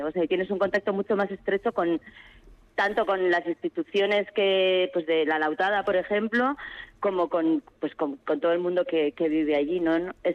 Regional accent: Galdakao, Basque Country, Spain; somos de Galdácano, o sea, somos de Bilbao

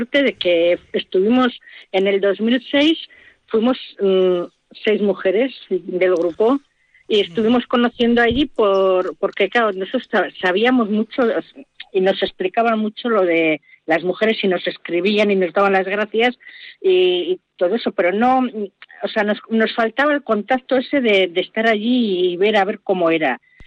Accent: Argomaniz, Basque Country, Spain; Yo también pertenezco también al núcleo del Burgo, pero soy del pueblo de Argomanis

